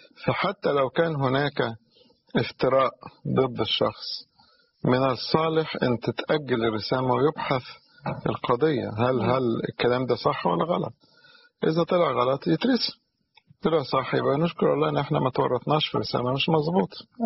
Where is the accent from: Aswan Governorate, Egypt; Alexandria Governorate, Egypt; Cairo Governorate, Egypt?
Cairo Governorate, Egypt; Cairo; أو عندنا في القاهرة يبقى الباب